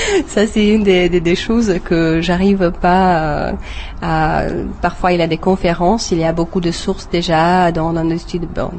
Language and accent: French; Deva, Hunedoara County, Romania; French is a second language; now in France; Non, pas du tout, je viens en fait de Deva. C'est une ville en Transylvanie et une petite ville, presque une ville de montagne.